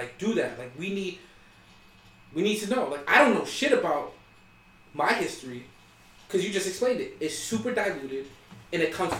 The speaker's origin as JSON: {"language": "English", "town": "Boston", "region": "Massachusetts", "country": "United States", "tie": "born there", "said": "And I was born in Boston, which is arguably, or used to be, one of the racist cities in America."}